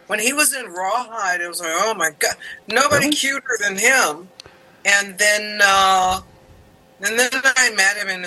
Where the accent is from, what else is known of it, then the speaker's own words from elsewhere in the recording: California, United States; I'm from California. I'm from the beach area. I went to high school in the beach area